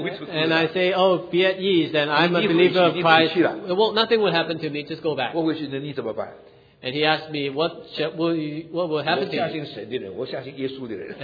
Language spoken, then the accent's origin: English; United States; And please be at ease, I come from the States.